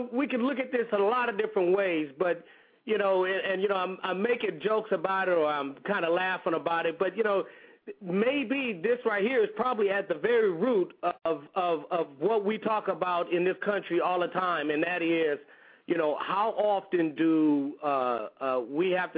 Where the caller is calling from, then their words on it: Los Angeles, California, United States; I'm 323 from Los Angeles.